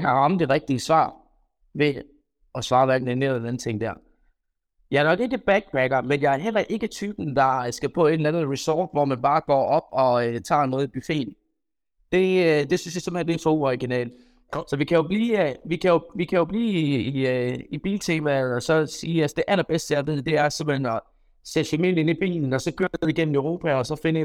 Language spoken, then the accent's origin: Danish; Jutland, Denmark; now in Copenhagen, Denmark; Men jeg er jo oprindeligt fra Jylland, hvor man jo kører alle steder hen, hvor man overhovedet skal.